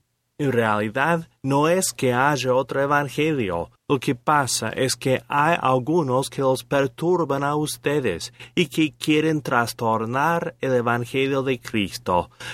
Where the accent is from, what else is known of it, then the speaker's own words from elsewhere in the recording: United States; En mi país, en Estados Unidos, actualmente existe un falso profeta